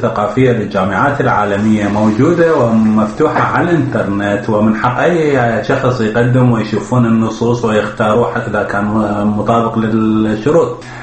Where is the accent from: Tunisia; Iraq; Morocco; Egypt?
Iraq; أنا ثالث عراقي يشارك في هذا البرنامج.